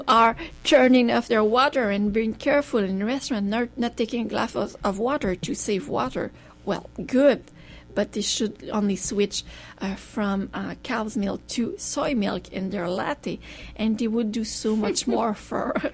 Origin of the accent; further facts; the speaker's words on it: Canada; But in Canada, we don't do that. So we're really, really proud. We're Canadian.